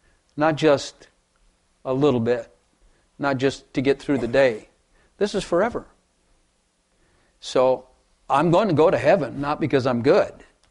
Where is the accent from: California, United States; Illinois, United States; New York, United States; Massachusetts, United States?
Illinois, United States; Chicago; born there; I'm glad I came south. I was born in Chicago, mafia family, all that kind of bad stuff.